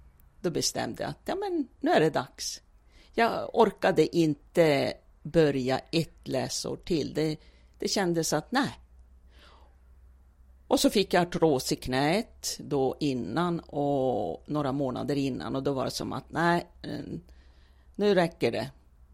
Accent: Umeå, Västerbotten County, Sweden; moved away as an adult; now in Luleå, Sweden; hur jag kom till Luleå 1986 från Umeå

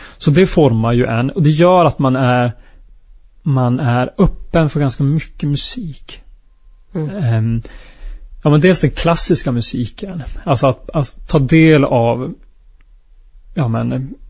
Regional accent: Arvidsjaur, Norrbotten County, Sweden; now in Skellefteå, Sweden; 2022 fick jag en fråga från min hemort Arvidsjaur. Och då bor jag inte i Arvidsjaur, då bor jag i Skellefteå.

